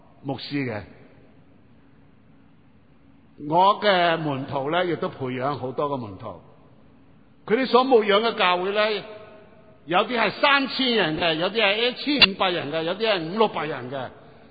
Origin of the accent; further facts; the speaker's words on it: China; 那么我们中国人有一句说话就好好有意思了